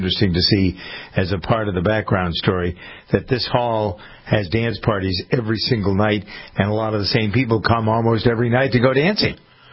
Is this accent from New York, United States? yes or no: no; Framingham, Massachusetts, United States; I always say he comes from my hometown. He was raised and went to school in Framingham and then moved out to California.